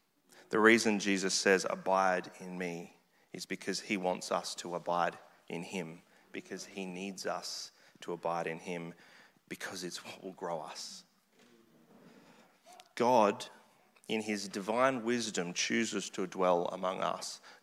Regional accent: Australia; well, I'm Australian, I need to do the Australian thing

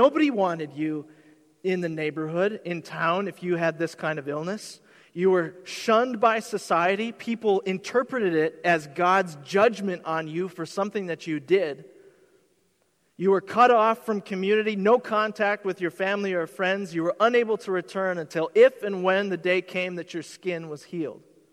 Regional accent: Hudson, Wisconsin, United States; I grew up in Hudson, Wisconsin, right on the border.

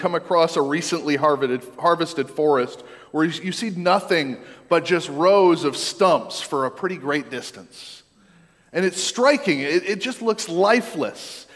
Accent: Maine, United States; I grew up in Maine, and logging's still a thing in Maine

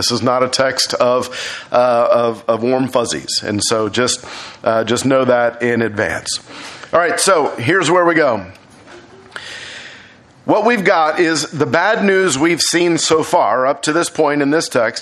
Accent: Texas, United States; I'm Texan to the bone. This is like the first time I've ever seen snow.

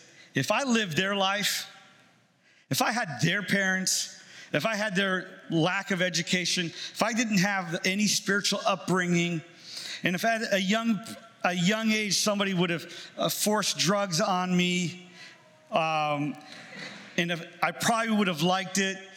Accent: New York, United States; when I was growing up in New York, the kid that rode the short bus.

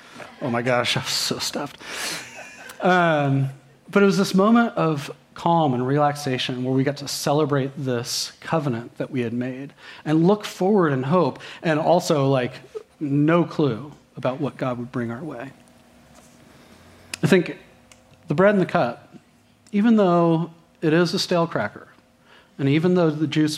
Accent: United States; as an American, and especially as a 30-year-old, I was like, sweet, three courses, that's a lot of food.

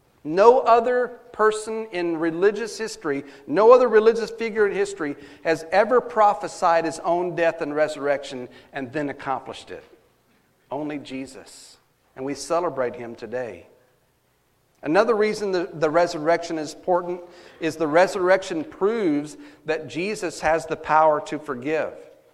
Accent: Glen Rose, Texas, United States; Whenever I'm down in my hometown of Glen Rose and down in Texas, I always take time to visit Squaw Creek Cemetery.

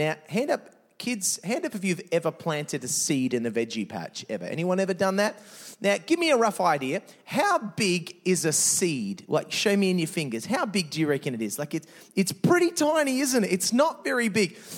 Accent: Adelaide, South Australia, Australia; I'm from Adelaide. I'm married, got two beautiful children, Tyson 6, Taylor 4.

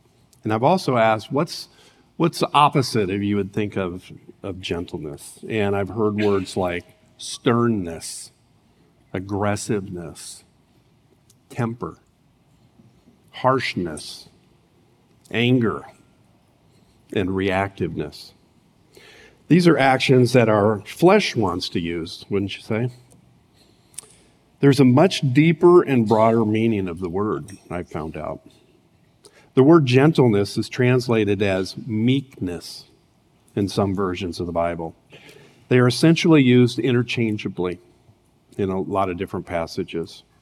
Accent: Urbandale, United States; got saved back in 1983 while living in Austin, Texas. I am originally from the Urbandale area.

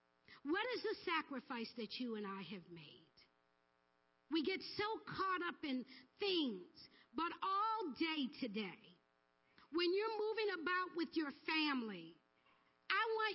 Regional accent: New York, United States; I'm from New York.

